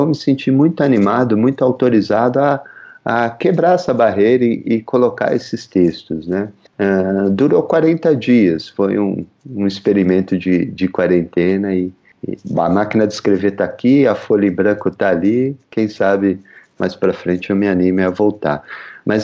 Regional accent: São Paulo, Brazil; Eu sou da Zona Leste de São Paulo, né

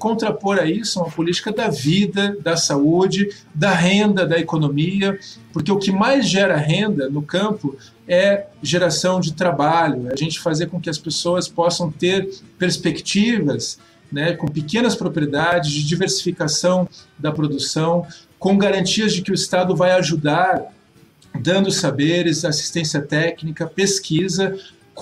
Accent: Curitiba, Paraná, Brazil; born there; eu nasci aqui em Curitiba e cada vez mais a gente vê assim, essas casas tradicionais de Curitiba com jardins, com hortas, indo embora.

